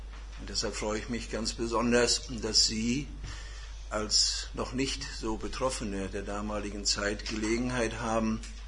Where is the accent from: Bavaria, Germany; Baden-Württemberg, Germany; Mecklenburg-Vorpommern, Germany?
Mecklenburg-Vorpommern, Germany; Teterow; born there; Ich bin geboren in dem Ort, der heute von sich in Anspruch nimmt, der Mittelpunkt Mecklenburg-Vorpommern zu sein, nämlich in Tederow.